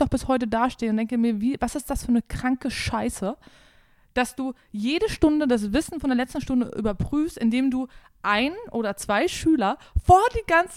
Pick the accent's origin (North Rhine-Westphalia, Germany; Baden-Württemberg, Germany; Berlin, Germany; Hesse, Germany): Berlin, Germany; Ich bin Berlinerin. So. Und ich als Berlinerin sag Chemie.